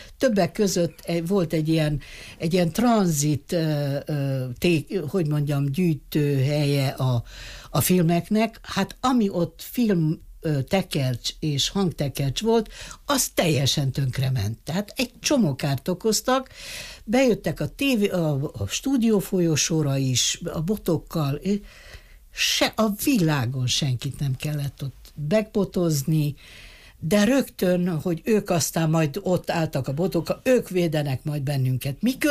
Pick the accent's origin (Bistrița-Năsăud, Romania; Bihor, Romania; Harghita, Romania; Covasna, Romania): Bistrița-Năsăud, Romania; természetesen az én szülőföldemen, hát azt ismertem, illetve ott tudtam legalább azt, hogy mit nem tudok. Tudod? Arról a Betlenről, Besztercéről, stb.